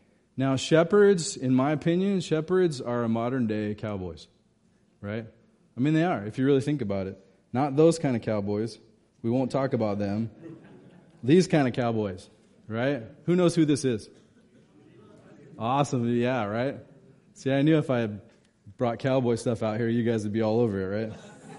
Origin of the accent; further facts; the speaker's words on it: California, United States; also born or lived in Oregon; I'm from California and Oregon.